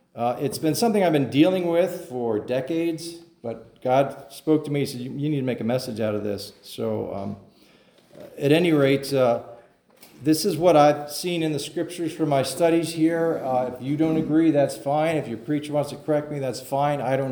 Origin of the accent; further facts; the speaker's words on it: Philadelphia, Pennsylvania, United States; I'm from Philadelphia. I was raised in a big Catholic family.